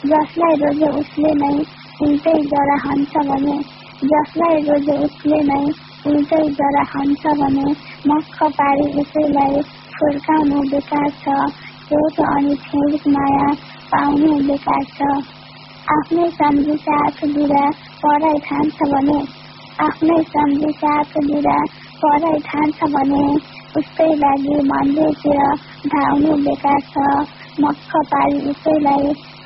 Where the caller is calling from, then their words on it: Shankarnagar, Lumbini Province, Nepal; शङ्करनगरदेखि।